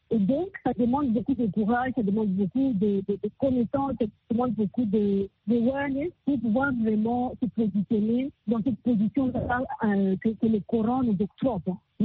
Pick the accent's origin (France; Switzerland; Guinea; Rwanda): Rwanda; mes droits en tant que Rwandais, mais aussi à mes droits en tant que femme musulmane.